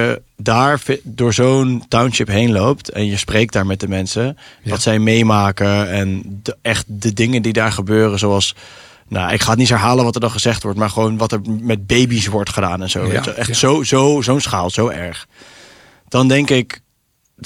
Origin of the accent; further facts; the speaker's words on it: South Africa; now in Netherlands; ik kom net terug uit Zuid-Afrika eigenlijk. En ik ben daar opgegroeid, dus ik ben daar vaker.